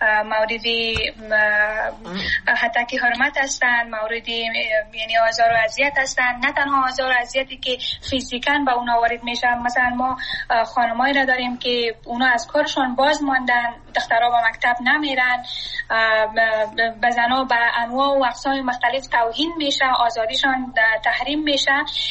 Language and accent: Persian; Afghanistan; من سرمایه وطن هستم، من اونجا درس خواندم،